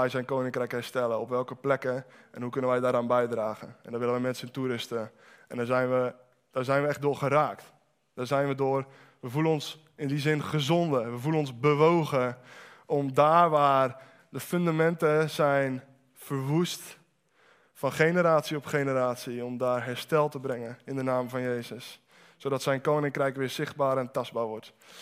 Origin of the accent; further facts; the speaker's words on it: Alblasserdam, South Holland, Netherlands; ik ben 28. Ik kom uit Alblasserdam